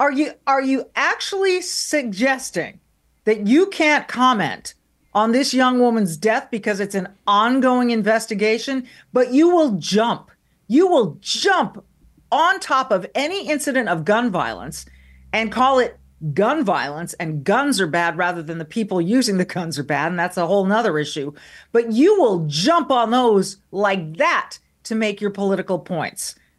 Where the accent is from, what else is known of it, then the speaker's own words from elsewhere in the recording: California, United States; moved away; It's my home state. I'll never move back, but I do have relatives there. My family is still there.